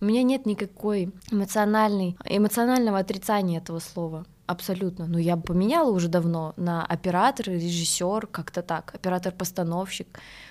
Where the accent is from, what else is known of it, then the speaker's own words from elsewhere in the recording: Ulkan, Irkutsk Oblast, Russia; Я из Иркутской области, Казачинск-Калинский район, поселок Улькан.